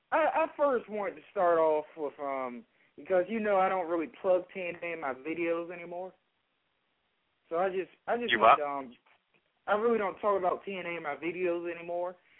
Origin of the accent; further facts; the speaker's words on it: Portsmouth, Virginia, United States; I'm from Portsmouth, Virginia.